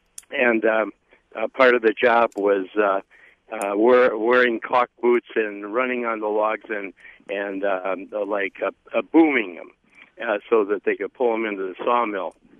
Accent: Rice Lake, Wisconsin, United States; as a kid, I grew up in Rice Lake, Wisconsin, and 2 weeks after I graduated from high school, I was in a town called Libby, Montana

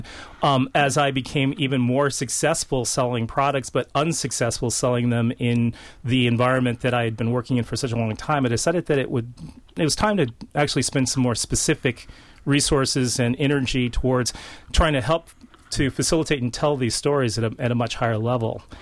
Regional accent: Los Angeles, California, United States; And ironically, I grew up in Los Angeles, California, which is probably one of the most, you know, densely urban areas in the country.

